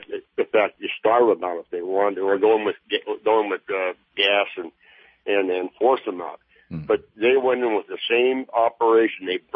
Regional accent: California, United States; I'm from California, and I was present during the time that they had Patty Hearst in that home in downtown Los Angeles.

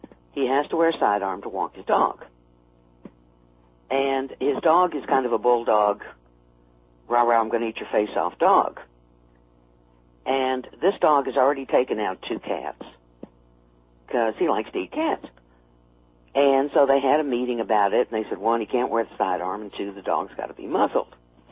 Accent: Texas, United States; now in Tucson, United States; I'm from Texas, and I always say I sort of live in the Austin of Arizona.

